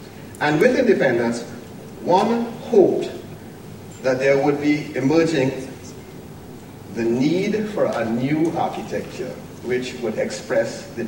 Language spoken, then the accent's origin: English; Trinidad & Tobago; now in Barbados; But Barbados is a small country, and I'm from Trinidad, so I was a foreigner too.